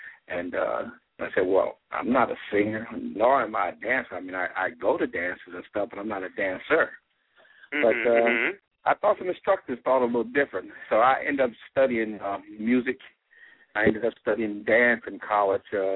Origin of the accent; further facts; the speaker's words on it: St. Louis, Missouri, United States; because the neighborhood I grew up in St. Louis was the poor neighborhood